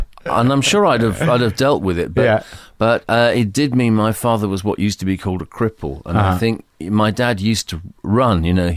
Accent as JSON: {"language": "English", "country": "United Kingdom", "tie": "born or raised there", "said": "The environment was Britain in the early and mid 1950s. You know, I was born in 1953"}